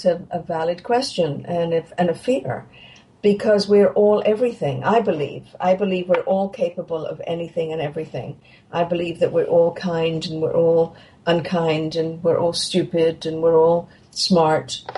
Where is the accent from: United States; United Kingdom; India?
United Kingdom; England; Well, I grew up in England, as you may have guessed